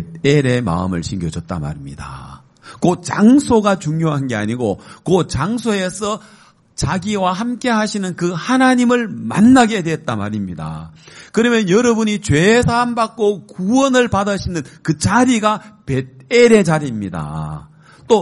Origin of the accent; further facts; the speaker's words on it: South Korea; 한국에서 왔다는 것 때문에 그분들이 부러워하고 한국 사람이 왔다는 것 때문에 관심을 가지고 그래요.